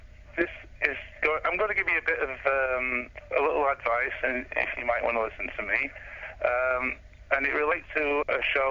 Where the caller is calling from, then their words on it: Vancouver, British Columbia, Canada; I'm calling from Vancouver.